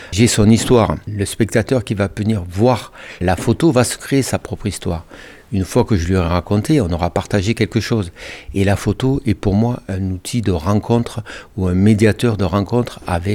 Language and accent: French; Aubrac, France; L'Aubrac, c'est ma terre natale.